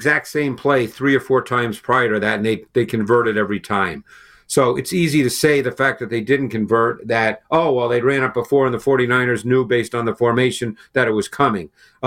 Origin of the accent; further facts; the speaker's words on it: New York City, New York, United States; You know, I grew up in Queens in New York.